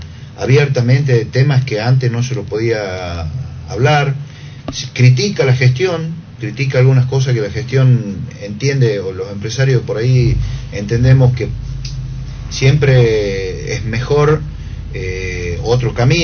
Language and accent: Spanish; Tafí Viejo, Tucumán, Argentina; Nosotros los tafiseños tenemos algo. Somos de Tafí Viejo y queremos volver a Tafí Viejo.